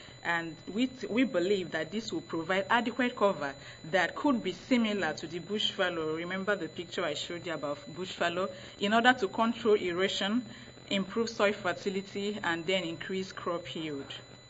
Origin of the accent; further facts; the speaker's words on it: Nigeria; now in Tampa, United States; from Nigeria, and I flew all the way to Tampa, Florida